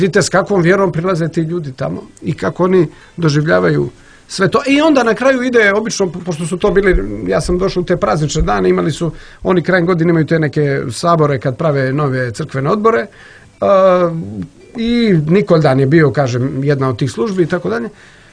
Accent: Montenegro; ja dolazim iz Crne Gore, pa i ovdje je liturgijski život

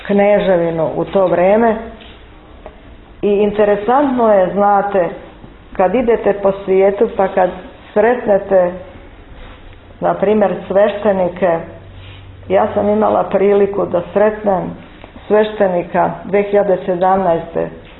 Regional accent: Serbia; Ja sam iz Srbije.

